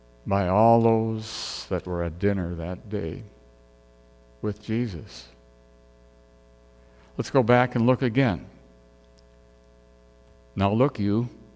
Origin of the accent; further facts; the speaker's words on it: South Dakota, United States; the head pastor was a person who was my pastor when I grew up in South Dakota.